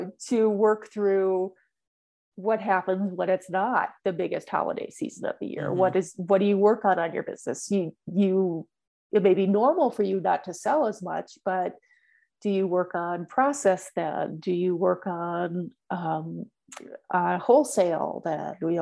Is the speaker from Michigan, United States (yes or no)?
no; Minnesota, United States; also born or lived in Florida / Texas; I'm originally from Minnesota. I love Minnesota, but I've gotten to a certain age where I don't appreciate the Minnesota winter any longer.